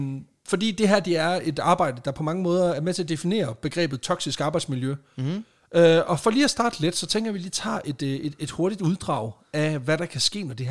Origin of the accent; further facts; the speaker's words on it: Jutland, Denmark; Jeg er fra Jylland.